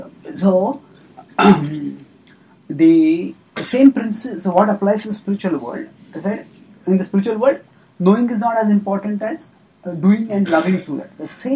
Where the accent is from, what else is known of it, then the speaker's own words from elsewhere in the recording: India; now in United States; So, I came from India to America.